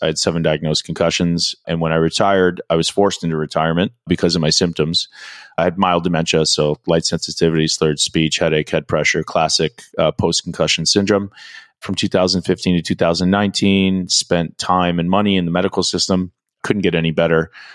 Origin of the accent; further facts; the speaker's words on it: King City, Ontario, Canada; I'm from King City, Ontario. So I grew up in Canada, a small farming town. And really, a lot of our community revolved around the rink.